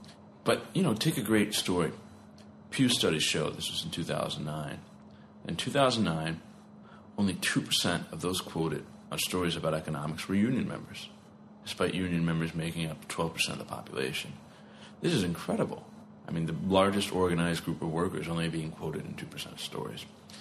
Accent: Appalachia, United States; I mean, I grew up in Appalachia.

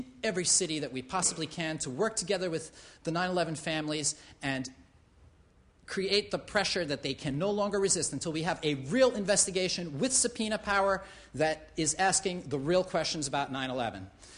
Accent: New York City, New York, United States; I grew up in New York City, and I've moved back to New York

